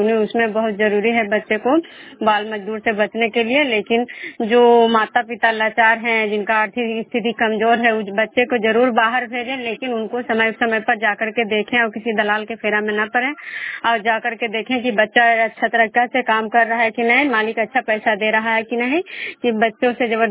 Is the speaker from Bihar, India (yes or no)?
yes; Vishnupur, Bihar, India; मैं विष्णुपुर ग्राम खुजरा पंचायत नालंदा जिला नगनसा प्रखंड के निवासी हूँ।